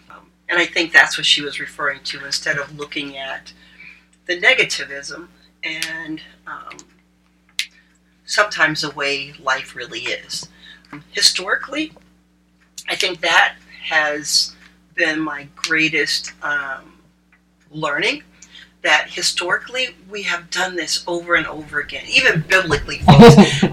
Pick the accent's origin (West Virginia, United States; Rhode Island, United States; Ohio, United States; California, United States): Ohio, United States; Oberlin; I'm from Oberlin, so I didn't feel it in the same way as I did in this college town.